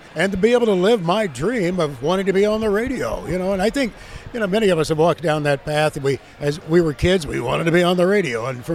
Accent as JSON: {"language": "English", "region": "Indiana", "country": "United States", "tie": "born or raised there", "said": "I was just so fortunate to grow up on a farm in Gibson County and to be born into a farm family"}